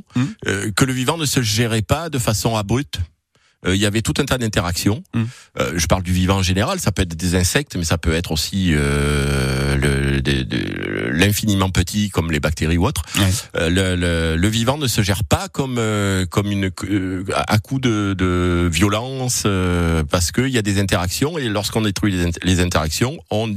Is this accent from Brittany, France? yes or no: no; Valensole, Provence-Alpes-Côte d'Azur, France; je suis originaire de Valensole, une très belle région aussi. Voilà, c'est un petit peu de l'autre côté du Ventoux, mais les deux faces sont belles.